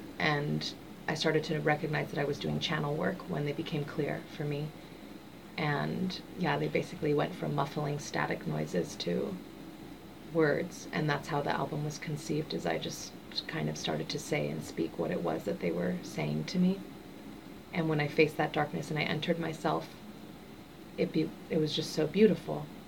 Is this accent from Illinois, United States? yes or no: no; Los Angeles, California, United States; Yeah, I think definitely just growing up in Los Angeles, which is based off of physical beauty, that was something that affected me a lot